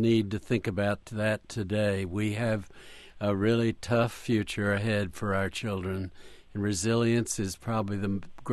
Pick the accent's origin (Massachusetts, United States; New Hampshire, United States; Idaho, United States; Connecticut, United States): Massachusetts, United States; Boston; We went to New York every week afterward. We come from Boston.